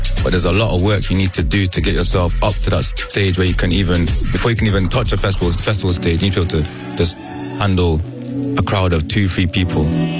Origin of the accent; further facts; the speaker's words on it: Jamaica; born there; So being Jamaican born, that's the first, my first musical exposure.